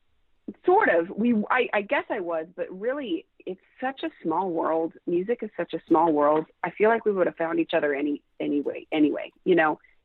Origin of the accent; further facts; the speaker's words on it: Seattle, Washington, United States; I was in a dressing room in my hometown of Seattle